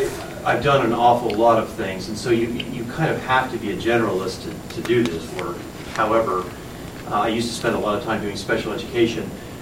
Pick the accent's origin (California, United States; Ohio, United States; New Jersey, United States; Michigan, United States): Ohio, United States; They decided to open a Cleveland office, and I'm from the Northeast Ohio area, so I was volunteered to come.